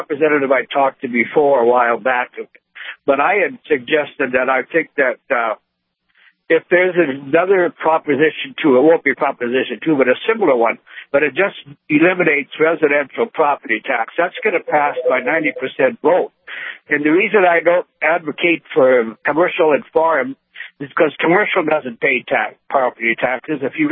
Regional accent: Williston, North Dakota, United States; I'm from Williston, and I was at that meeting

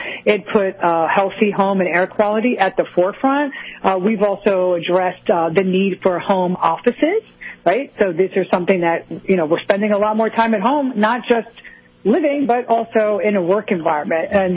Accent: Miami, Florida, United States; I'm from Miami.

